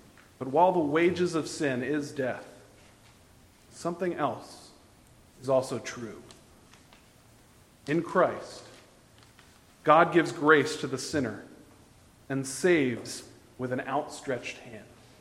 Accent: Lansdowne, Pennsylvania, United States; Well, in my hometown of Lansdowne, Pennsylvania, just west of the city of Philadelphia

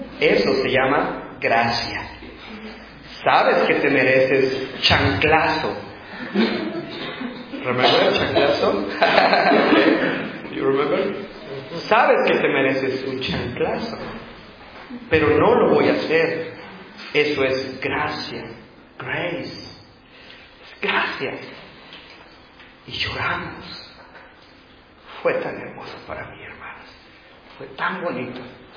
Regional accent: Mexico; Nosotros como buenos mexicanos sabemos

